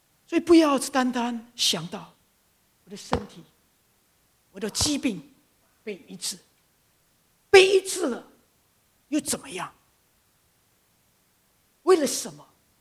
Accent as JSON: {"language": "Chinese", "country": "Indonesia", "tie": "born or raised there", "said": "我是在印尼出生长大"}